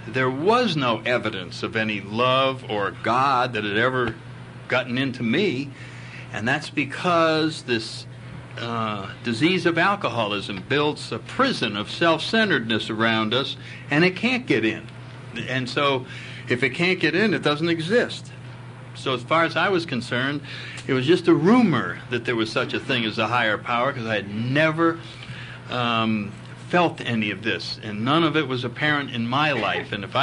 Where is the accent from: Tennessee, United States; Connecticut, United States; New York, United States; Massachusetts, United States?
Connecticut, United States; I come from Connecticut, and I ended up living in Washington.